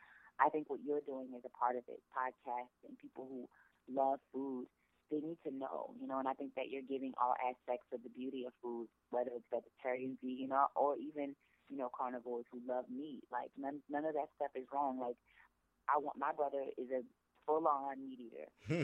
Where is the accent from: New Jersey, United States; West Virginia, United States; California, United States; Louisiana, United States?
Louisiana, United States; New Orleans; I'm from New Orleans, and I think if you don't eat crawfish or gumbo